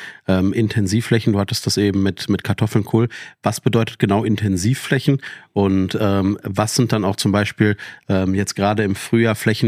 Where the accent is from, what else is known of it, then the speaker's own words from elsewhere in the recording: Witten, North Rhine-Westphalia, Germany; Also ich komme ja aus Witten, also auch aus dem Ruhrgebiet.